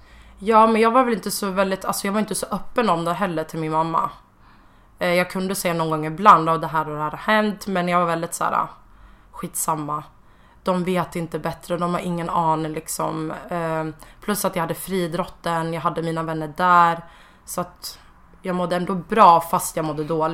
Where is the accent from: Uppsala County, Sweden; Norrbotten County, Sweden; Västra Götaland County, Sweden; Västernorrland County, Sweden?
Västra Götaland County, Sweden; Gothenburg; Jag är född i Göteborg, så jag uppväxt med min mamma.